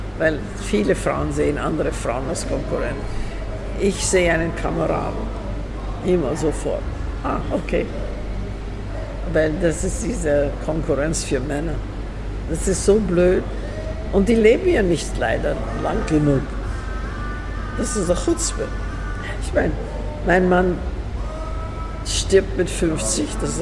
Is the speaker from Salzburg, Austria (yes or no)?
no; Vienna, Austria; Wien war immer meine Heimat.